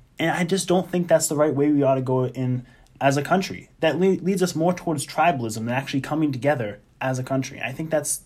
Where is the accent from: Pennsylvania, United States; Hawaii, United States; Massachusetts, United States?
Massachusetts, United States; back home in my home state of Massachusetts